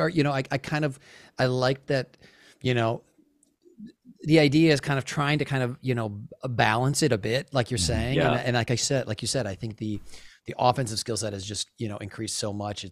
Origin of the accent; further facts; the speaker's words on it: Milwaukee, Wisconsin, United States; I mean, you know, I'm from Milwaukee.